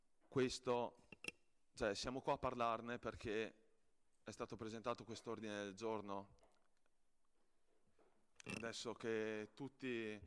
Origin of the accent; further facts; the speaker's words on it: Chizzola, Trentino-Alto Adige, Italy; now in Ala, Italy; Io, anche se ora vivo ad Ala, sono di Chizzola e sono cresciuto negli anni importanti delle distillerie Cipriani.